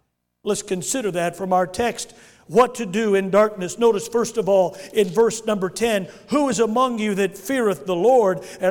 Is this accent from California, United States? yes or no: yes; California, United States; I love my country. I'm from California. People think California is full of fruits and nuts, and it is.